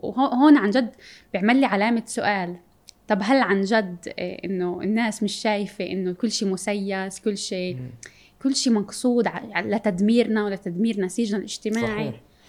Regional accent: Palestine; انه لا احنا وطنيين، احنا فلسطينيين، احنا جزء من هذا الشعب

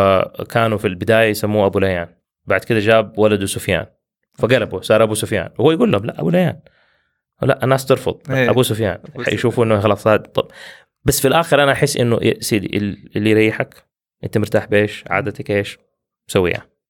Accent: Jeddah, Makkah Province, Saudi Arabia; أنا أهلي أصلا من مكة وكنت ساكن في جدة ومتربي في جدة، فكل ويكند كنا نطلع مكة

